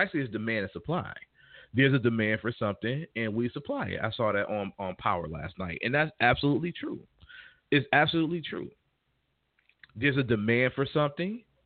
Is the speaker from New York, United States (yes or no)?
yes; New York, United States; I'm from New York, so I still say sneakers.